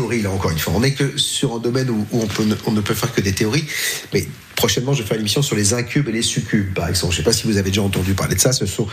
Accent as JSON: {"language": "French", "town": "Paris", "region": "Île-de-France", "country": "France", "said": "Moi, je suis parisien, je fais des dîners parisiens"}